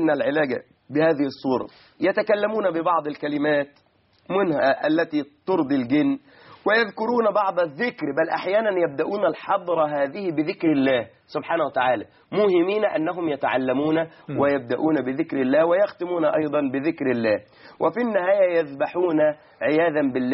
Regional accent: Egypt

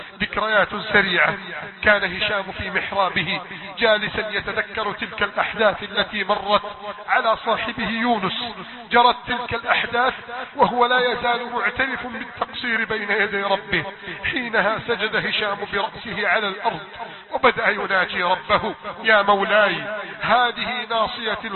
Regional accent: Egypt; احفظ بلدنا مصر

